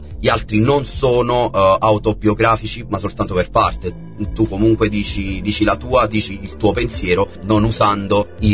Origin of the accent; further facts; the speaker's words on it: Campania, Italy; visto che per i miei colleghi torinesi, milanesi e quant'altro, io sono napoletano